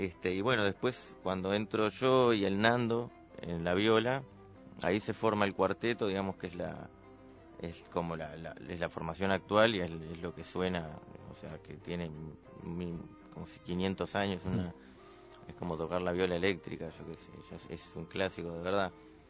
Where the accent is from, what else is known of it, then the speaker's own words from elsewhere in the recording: Uruguay; y Tobis, que somos uruguayos.